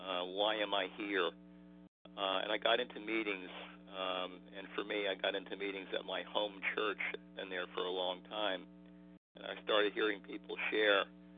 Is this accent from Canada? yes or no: no; West Chester, Pennsylvania, United States; from Westchester, Pennsylvania